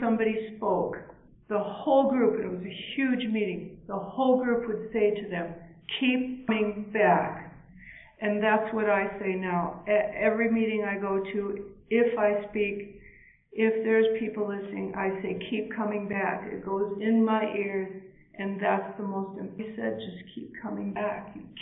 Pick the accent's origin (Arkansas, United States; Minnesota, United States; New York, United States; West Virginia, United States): Minnesota, United States; Duluth; I'm so happy to say … from Duluth, Minnesota, and a compulsive overeater.